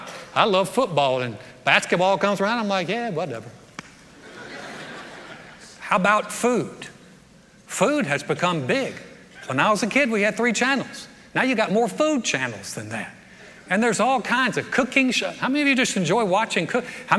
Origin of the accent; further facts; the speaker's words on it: North Carolina, United States; moved away; I grew up in North Carolina. In North Carolina, the state sport and almost state religion is basketball. They love basketball. When I came to Texas, 1981